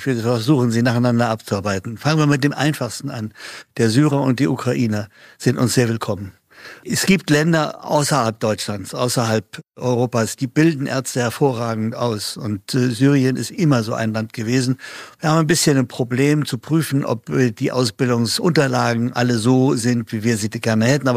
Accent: England, United Kingdom; German is a second language; now in Germany; ich bin ja von Hause aus Engländer

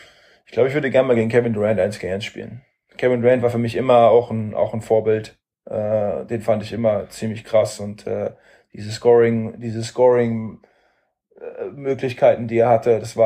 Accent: Seeheim-Jugenheim, Hesse, Germany; hier in meinem Heimatdorf in Seeheim-Jugendheim, da ist der TC Seeheim, bei dem habe ich früher Tennis gespielt.

